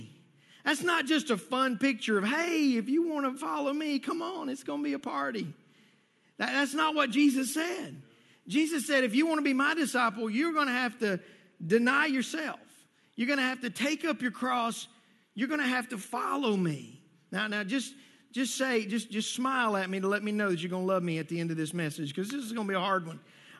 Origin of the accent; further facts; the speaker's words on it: Texas, United States; Now listen, we're from Texas, and we know about wildflowers.